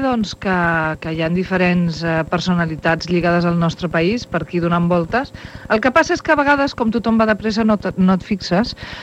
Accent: Girona, Catalonia, Spain; o sigui que som molt de Girona

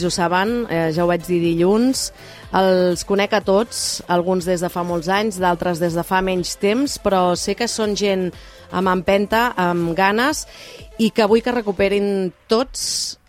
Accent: Catalonia, Spain; jo sóc seny i rauxa, sóc empordanesa

